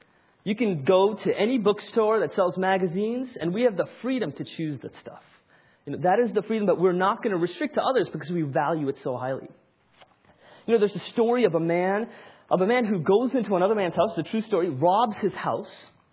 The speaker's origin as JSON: {"language": "English", "country": "India", "tie": "born or raised there", "lives_now": "United States", "said": "I actually was born and raised in India. You could tell that I'm Indian"}